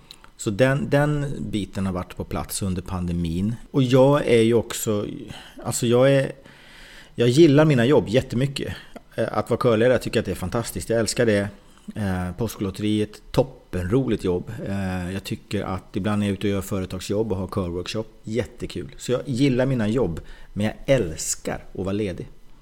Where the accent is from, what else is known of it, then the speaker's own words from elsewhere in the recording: Vetlanda, Jönköping County, Sweden; also born or lived in Värnamo / Umeå; jag har haft några år uppe i Umeå, men det är någonstans ändå Vetlanda. Även om jag håller på Björklöven, så är det någonstans ändå Vetlanda som jag anser vara min hemstad och där jag har vux